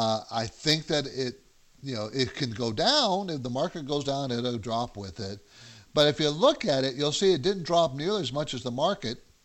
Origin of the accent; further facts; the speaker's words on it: Chula Vista, California, United States; Yeah, I was raised there. I think I told you I was raised there in Chula Vista, actually.